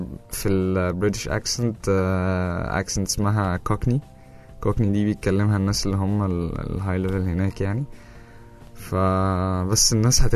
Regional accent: Egypt; احنا طبعا يعني الانجليزي عندنا في مصر ماشي بالعكس

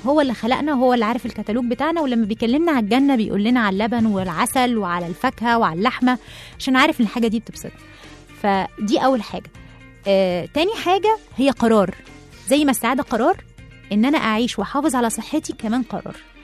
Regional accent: Egypt; أكيد دي مشكلتنا كمصريين

